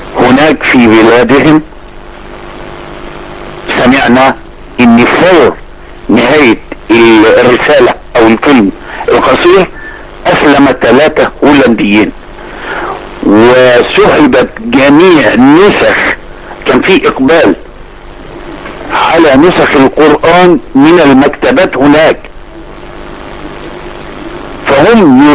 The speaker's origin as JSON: {"language": "Arabic", "town": "Dammo", "region": "Faiyum Governorate", "country": "Egypt", "tie": "born or raised there", "said": "عن نفسي وعن أهل قريتنا الحبيبة دمو مسقط رأس شيخنا الجليل."}